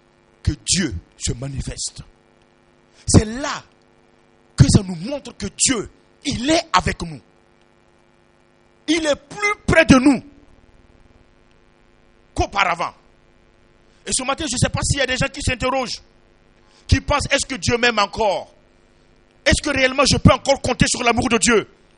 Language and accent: French; Burkina Faso; now in Mali; écoute, je suis venu du Burkina. Ici au Mali.